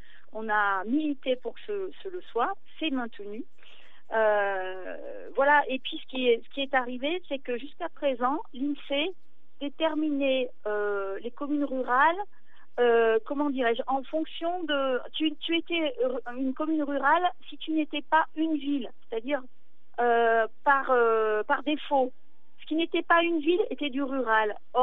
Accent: Vorey, Auvergne-Rhône-Alpes, France; je suis de Vorée, tous mes ancêtres sont d'ici et je suis fière d'être de la Haute-Loire.

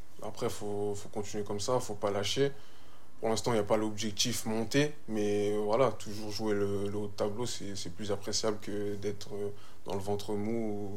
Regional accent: Toulouse, Occitanie, France; je suis retourné chez moi à Toulouse

